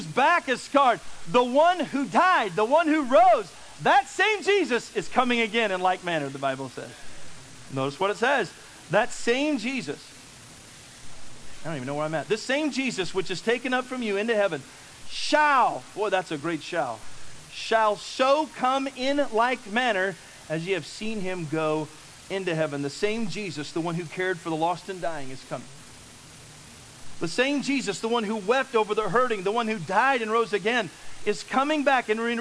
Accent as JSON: {"language": "English", "country": "Philippines", "said": "Yes, I'm a Filipino."}